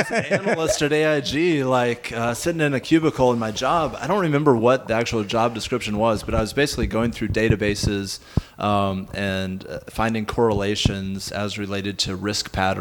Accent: Snellville, Georgia, United States; I grew up in Snellville, Georgia.

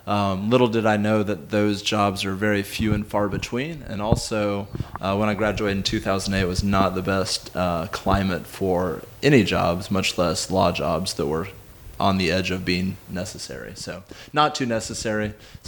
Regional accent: Snellville, Georgia, United States; I grew up in Snellville, Georgia.

